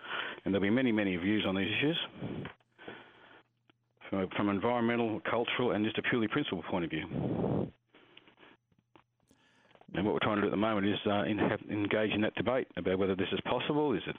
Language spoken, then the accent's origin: English; New South Wales, Australia; I'm a Rajri from Central West New South Wales. That's my country.